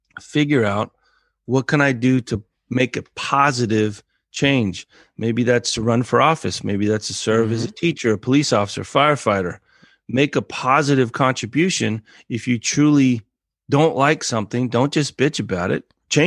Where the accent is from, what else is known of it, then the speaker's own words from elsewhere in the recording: United States; Yeah, that's my tribe. I'm American.